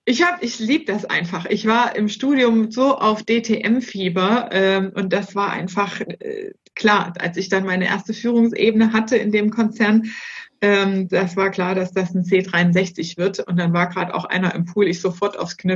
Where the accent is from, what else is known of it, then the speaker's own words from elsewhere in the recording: Erfurt, Thuringia, Germany; born there; Gebürtig komme ich aus Erfurt.